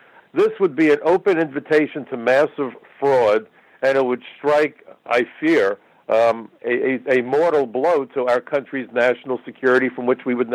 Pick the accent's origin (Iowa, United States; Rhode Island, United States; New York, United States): New York, United States; I'm a New Yorker. New York State hits the trifecta.